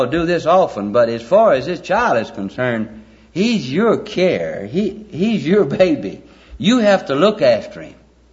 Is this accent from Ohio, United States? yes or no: no; Alabama, United States; born or raised there